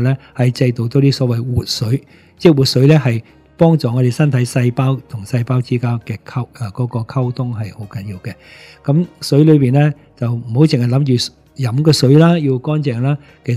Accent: Hong Kong, China; 而家我哋中国人好多系香港好多 O 型嘅。

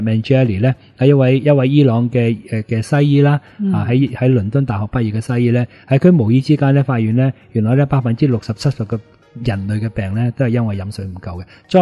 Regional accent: Hong Kong

